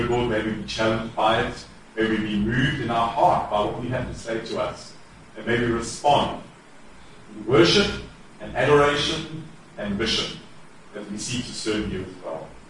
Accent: South Africa; I'm not North American. I talk funny, I'm from South Africa.

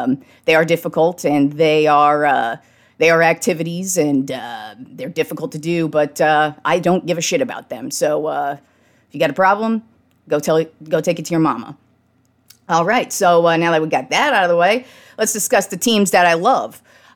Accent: Reno, Nevada, United States; also born or lived in San Jose, United States; now in Austin, United States; Personally, I was born in San Jose, California, grew up in Reno, Nevada, and now spent the last 14 years here in Austin, Texas.

